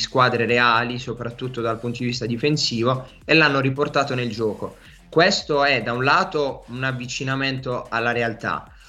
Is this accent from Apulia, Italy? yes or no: yes; Bari, Apulia, Italy; io sono di Bari, ho 26 anni